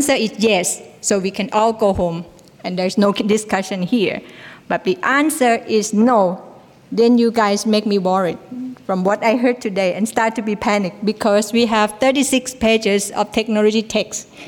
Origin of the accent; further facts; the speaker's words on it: Thailand; I'm from Thailand.